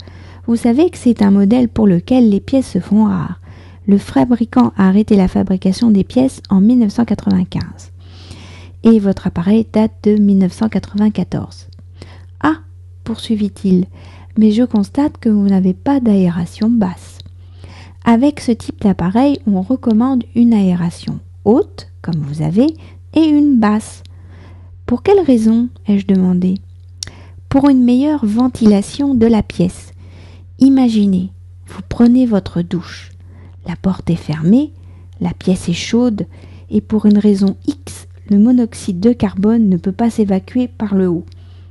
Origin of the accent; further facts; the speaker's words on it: France; je suis française, j'habite près de Paris